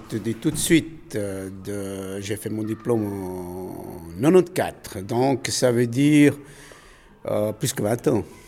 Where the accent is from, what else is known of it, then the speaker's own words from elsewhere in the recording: Italy; en tant qu'Italien, j'aime beaucoup la Rome.